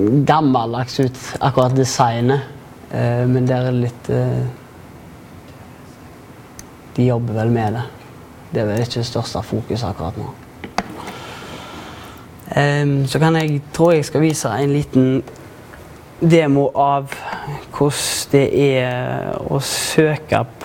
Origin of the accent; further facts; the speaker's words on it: Haugesund, Rogaland, Norway; siden jeg er fra Haugesund.